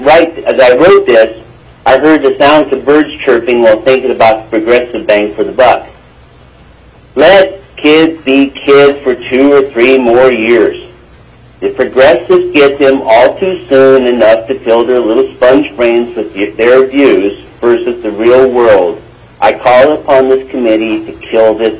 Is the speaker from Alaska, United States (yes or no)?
yes; Lazy Mountain, Alaska, United States; I'm from Lazy Mountain, Senator Dyson's district, and I'm speaking for myself.